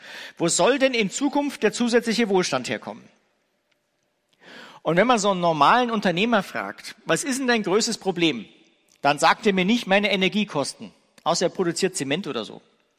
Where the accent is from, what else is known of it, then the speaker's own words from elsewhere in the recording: Ingolstadt, Bavaria, Germany; also born or lived in Wuppertal; Ich bin geboren in Wuppertal. So Deutschland links oben, irgendwie da oben, und bin Anfang der 70er Jahre nach Ingolstadt gezogen, weil wir haben da so ein Autowerk, wo mein Vater Arbeit fand.